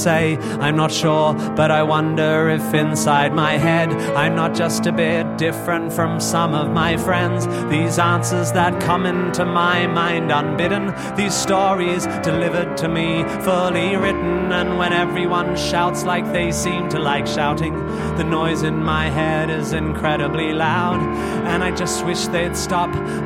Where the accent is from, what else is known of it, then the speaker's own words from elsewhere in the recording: Australia; But as an Australian, I actually don't get that, nor really care.